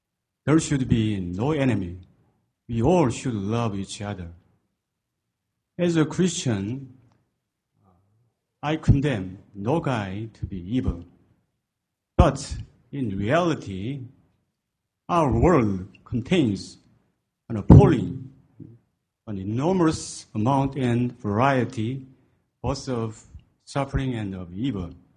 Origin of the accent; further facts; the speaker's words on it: South Korea; English is a second language; I'm from South Korea.